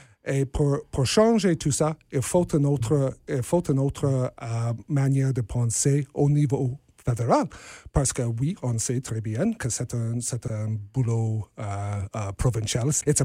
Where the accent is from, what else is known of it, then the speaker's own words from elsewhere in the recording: Saskatchewan, Canada; now in Winnipeg, Canada; J'ai grandi dans la Saskatchewan, évidemment, mais j'ai déménagé à Winnipeg en 2008.